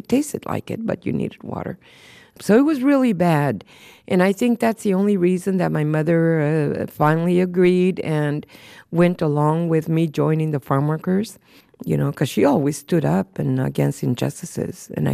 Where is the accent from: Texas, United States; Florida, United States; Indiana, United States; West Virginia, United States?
Texas, United States; moved away; I remember picking cotton way back in Texas. And when we moved to California from Texas, heck, finally my mother settled on, she loved picking oranges.